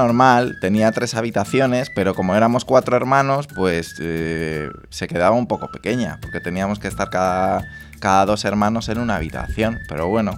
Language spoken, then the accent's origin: Spanish; Madrid, Community of Madrid, Spain; born there; Bueno, pues nací en Madrid, en un hospital que se llamaba Santa Cristina, en el año 1977.